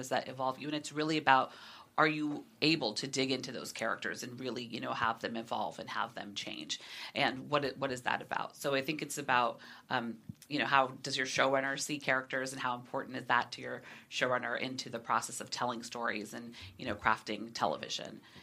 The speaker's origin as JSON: {"language": "English", "town": "San Jose", "region": "California", "country": "United States", "tie": "born or raised there", "said": "I was born and raised in San Jose. That's where I'm from. And I grew up in the Bay Area."}